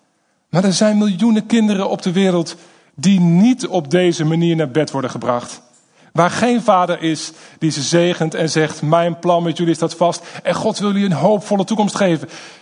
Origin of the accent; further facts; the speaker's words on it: The Hague, South Holland, Netherlands; Ik kom dus uit Den Haag. Ik woon daar met mijn vrouw en 4 kids. En in 2007 ben ik met mijn vrouw naar Den Haag gegaan